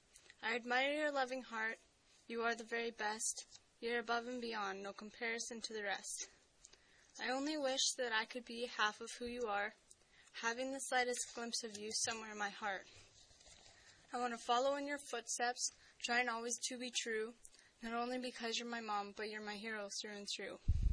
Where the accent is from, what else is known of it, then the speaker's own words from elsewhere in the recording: Alberta, Canada; I'm a student from Northern Alberta.